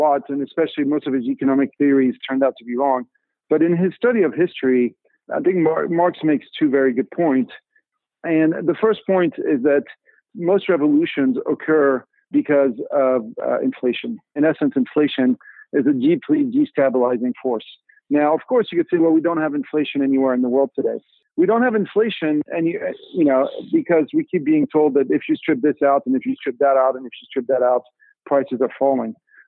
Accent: France; Well, look, I grew up in France.

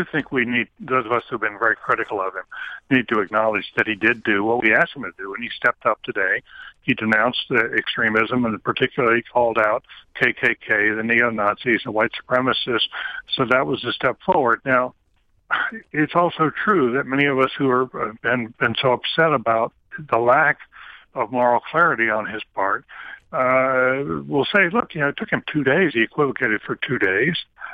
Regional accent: North Carolina, United States; Listen, I grew up in the white South, in the segregated South. I grew up in North Carolina, and we had the Klan there.

